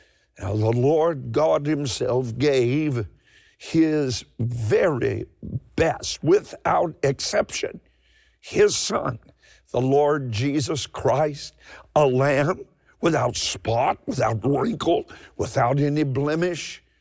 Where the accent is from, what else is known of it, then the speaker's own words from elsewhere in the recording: Kentucky, United States; Now, I'm from Eastern Kentucky. I'm not a city boy.